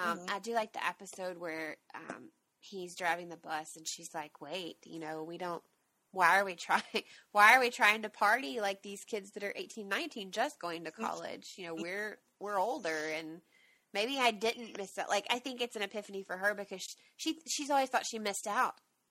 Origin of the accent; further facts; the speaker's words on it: South Dakota, United States; Like, I'm actually from South Dakota, and I'm mm-hmm. a Native American, and so I really like that.